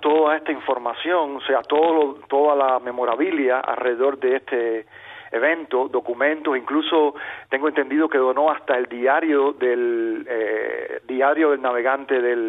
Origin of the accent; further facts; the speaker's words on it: Havana, Cuba; los que somos de La Habana